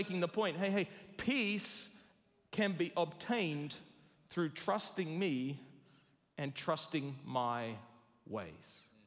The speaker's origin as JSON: {"language": "English", "country": "New Zealand", "said": "but I'm a New Zealander and we're humble, so I'll just say, winners are grinners, baby."}